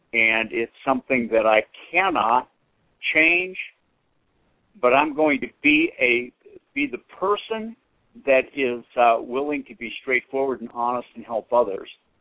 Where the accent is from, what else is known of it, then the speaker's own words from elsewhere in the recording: Boston, Massachusetts, United States; now in Newton, United States; I grew up in Boston. That's my hometown.